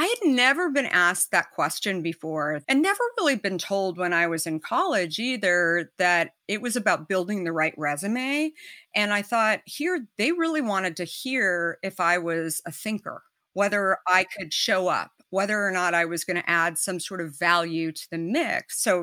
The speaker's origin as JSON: {"language": "English", "region": "Arizona", "country": "United States", "tie": "born or raised there", "said": "I personally should have been enjoying water my whole life growing up in Arizona, but I didn't."}